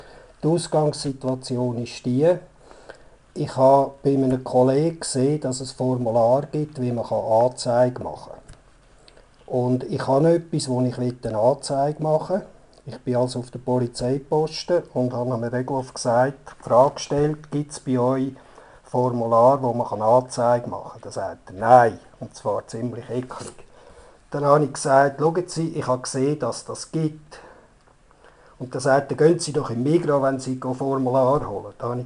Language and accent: German; Switzerland; Und als Schweizer Bürger, auch überhaupt als Bewohner von dem Land